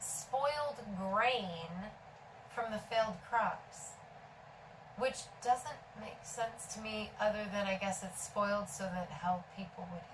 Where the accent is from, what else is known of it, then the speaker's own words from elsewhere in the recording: Houston, Texas, United States; born there; also born or lived in Miami / Philadelphia / Memphis; I know, but I was born in Houston.